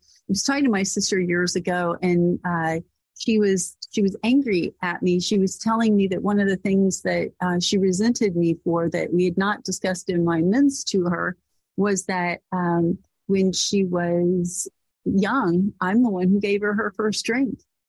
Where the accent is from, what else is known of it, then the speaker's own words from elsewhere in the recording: Corpus Christi, Texas, United States; I'm from Corpus Christi, Texas. If you don't know where that is, that's about 4 hours south of Houston, 4 hours north of Mexico.